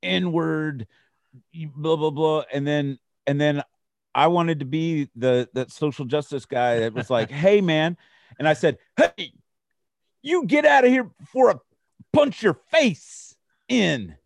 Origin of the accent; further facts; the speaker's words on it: Virginia, United States; now in Texas, United States; You know, because when I tell people I'm from Virginia, they call me a Yankee.